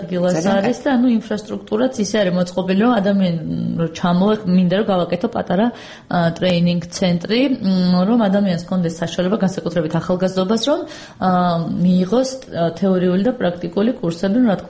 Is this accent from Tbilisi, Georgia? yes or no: yes; Tbilisi, Georgia; სიმართლე გითხრათ, მე სოფელი საერთოდ არ მქონია, თბილისში დავიბადე, გავიზარდე